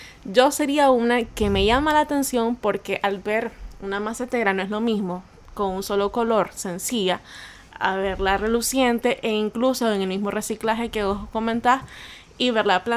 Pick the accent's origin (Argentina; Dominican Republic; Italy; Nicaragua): Nicaragua; incluso nosotros como nicaragüenses, a mí me ha pasado